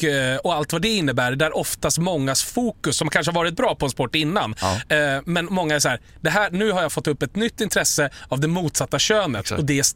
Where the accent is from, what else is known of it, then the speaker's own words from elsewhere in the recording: Uppsala, Uppsala County, Sweden; Jag är från Uppsala